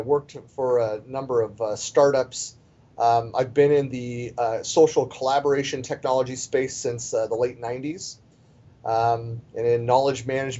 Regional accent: California, United States; now in Seattle, United States; I'm from Northern California, and we moved away.

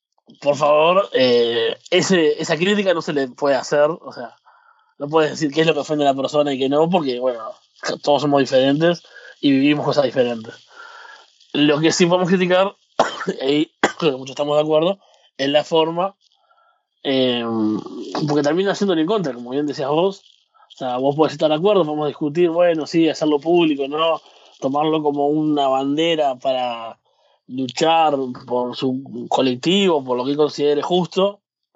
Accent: Uruguay; yo soy un uruguayo blanco de clase media

